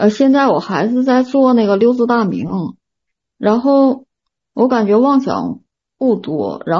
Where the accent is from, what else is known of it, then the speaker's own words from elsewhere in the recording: Liaoning, China; 因为我是辽宁的